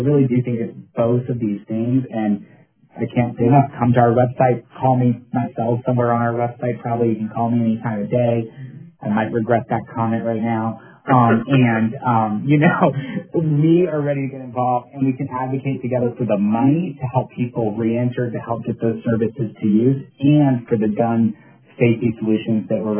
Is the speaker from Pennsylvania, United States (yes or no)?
yes; Philadelphia, Pennsylvania, United States; tell them why, as a Philadelphian, you want action on gun violence